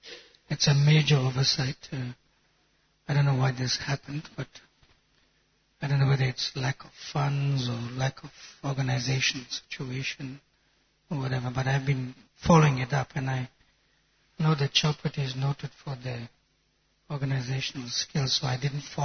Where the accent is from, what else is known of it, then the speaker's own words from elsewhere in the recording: Durban, KwaZulu-Natal, South Africa; I come from Durban, South Africa. But I've been traveling extensively for the last 15 years.